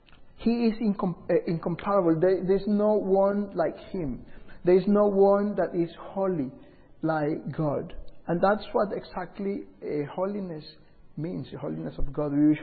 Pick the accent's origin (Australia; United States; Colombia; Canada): Colombia; English is a second language; moved away as an adult; I remember some 20 years back, I am from Colombia, South America. I was living there